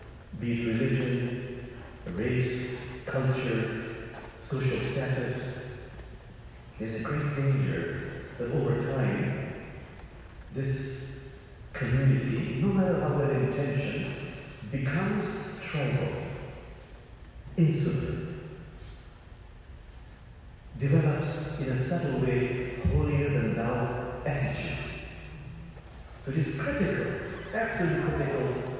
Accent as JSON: {"language": "English", "country": "Bangladesh", "said": "I'm a Bengali, I'm from Bangladesh."}